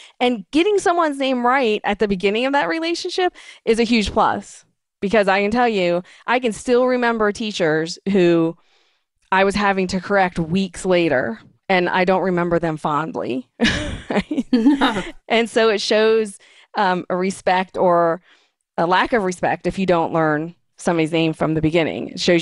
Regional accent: United States; even folks who are, you know, born and raised in America … have unusual names.

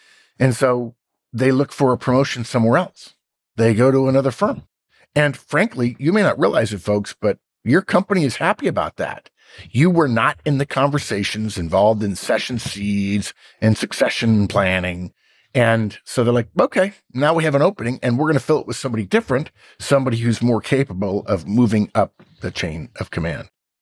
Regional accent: Arcadia, California, United States; the house that he lived in was filmed about a mile from the house that I grew up in Arcadia, nice. California, at the Arboretum.

